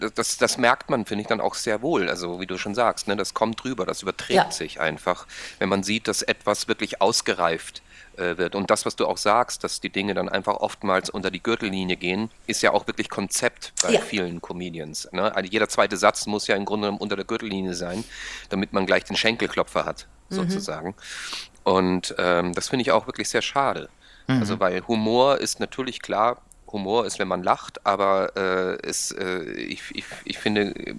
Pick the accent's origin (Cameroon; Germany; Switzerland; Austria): Austria; für mich als Österreicher